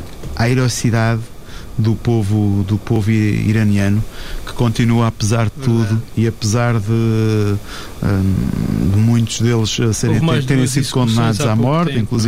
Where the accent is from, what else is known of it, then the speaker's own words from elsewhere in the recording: Portugal; somos portugueses.